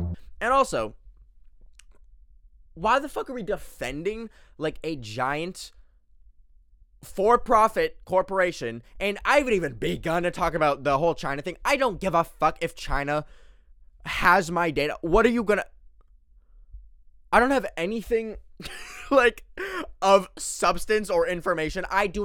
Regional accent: Canada; now in United States; Listen, I grew up in Canada. We have a completely different fucking political system.

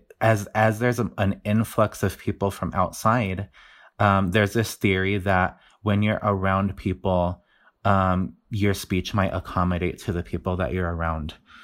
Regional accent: New Mexico, United States; accent: New Mexico; friends from the East Coast that aren't super familiar with the New Mexico accent. And whenever they hear my accent, they say that I kind of sound Minnesotan, but kind of not.

